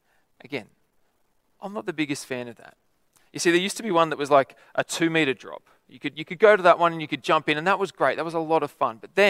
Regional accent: Lithgow, New South Wales, Australia; where I grew up in Lithgow

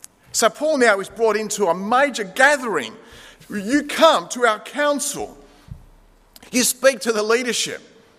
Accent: Beverly Hills, New South Wales, Australia; also born or lived in Greece; Told her I was from Beverly Hills. She said, "Well, I lived in Riverwood. I went to Beverly Hills Girls High." And she said, "What's your cultural background?" And I said, "I was born in Greece."

